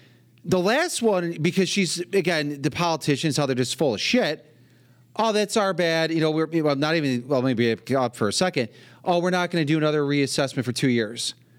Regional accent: Cheektowaga, New York, United States; moved away; even if you look at an area where I grew up in Cheektowaga.

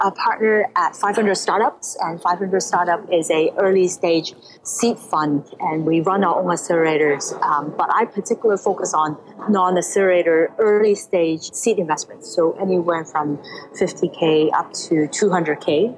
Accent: Hong Kong; moved away as an adult; now in United States; Yeah, so I'm born and raised in Hong Kong. I love Hong Kong. In fact, my family is still in Hong Kong, but I've been in the US now for over 20 years now. Came here for school and just been here ever since.

